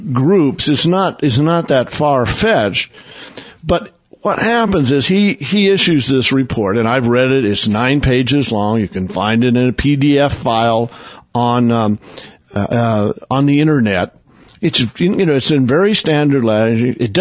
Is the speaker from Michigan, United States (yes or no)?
no; Oklahoma City, Oklahoma, United States; born there; If you remember Timothy McVeigh, I was born in Oklahoma City.